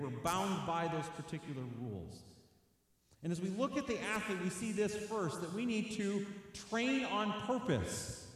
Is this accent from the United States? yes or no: yes; Illinois, United States; I'm from Illinois. You'll have to forgive me.